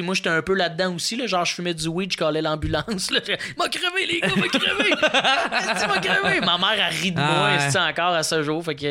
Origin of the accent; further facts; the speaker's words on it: Joliette, Quebec, Canada; Moi, je viens de Joliette, là